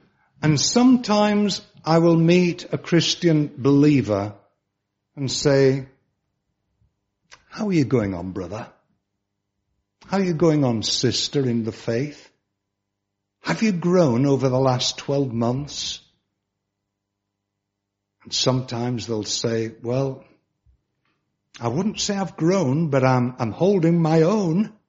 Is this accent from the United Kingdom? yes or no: yes; Barnsley, Yorkshire and the Humber, United Kingdom; born there; I was born in that wonderful town of Barnsley in South Yorkshire. Oh, and it was wonderful. But I was born in Barnsley and I used to work in Barnsley.